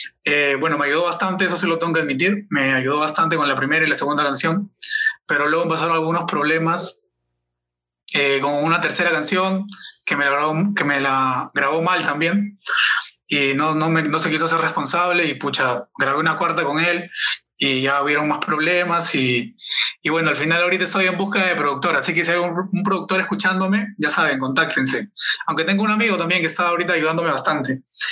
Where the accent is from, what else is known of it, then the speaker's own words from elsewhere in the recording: Lima, Peru; Soy de Lima, toda la vida vivo en Lima, tengo familia en Chincha, tengo familia en Amazonas, tengo familia en todo lado, en realidad está regada mi familia por todos lados del Perú